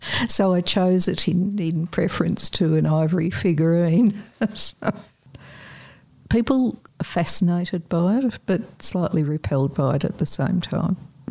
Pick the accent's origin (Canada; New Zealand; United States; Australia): Australia; Coburg, Victoria; I grew up in Coburg and near the Merry Creek, and we lived in a short street that wasn't a through road, so being a post-war child